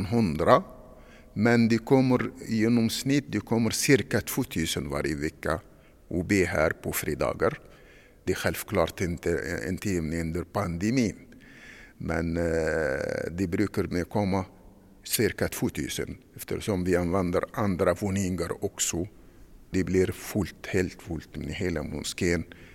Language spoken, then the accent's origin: Swedish; Tunisia; now in Stockholm, Sweden; Jag kom ursprungligen från Tunisien.